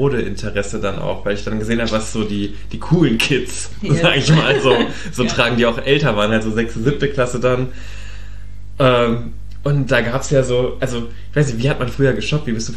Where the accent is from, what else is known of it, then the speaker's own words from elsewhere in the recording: Hesse, Germany; ich komme ja aus Südhessen und da war so unser nächste große Stadt, in Anführungszeichen dann Darmstadt oder halt Mannheim.